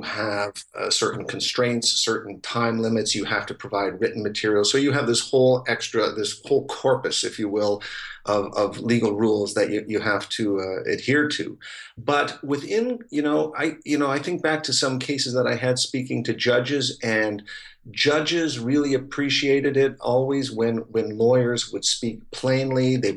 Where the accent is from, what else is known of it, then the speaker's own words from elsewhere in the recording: Canada; I remember growing up in Canada.